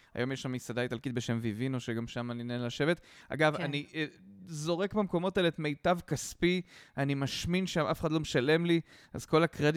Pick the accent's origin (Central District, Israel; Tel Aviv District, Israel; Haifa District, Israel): Central District, Israel; Rishon LeZion; אני מדבר איתך על ראשון מזרח, אזור התעשייה הישן, שזה הנאפיס הראשון, לדעתי, המקורי, אבל זה בעיקר שאני גדלתי בו.